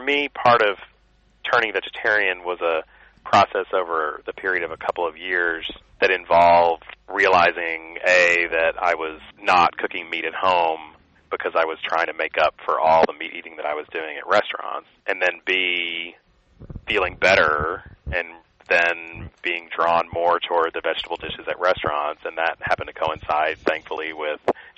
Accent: Texas, United States; also born or lived in Maine; I grew up in West Texas, but I have traveled a lot, and I've gotten inspired by food in many parts of the world.

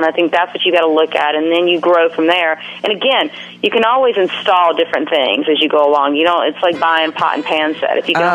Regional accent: Mississippi, United States; I know when I grew up in Mississippi, when I grew up with my family and our old disposal, it was like a monster.

